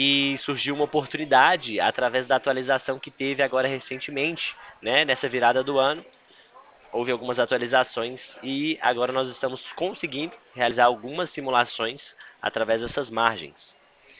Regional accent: Montes Claros, Minas Gerais, Brazil; Eu sou de Montes Claros, eu nasci em Montes Claros.

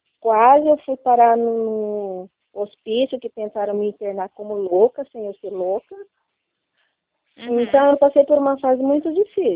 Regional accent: Presidente Prudente, São Paulo, Brazil; Sou de Presidente Prudente.

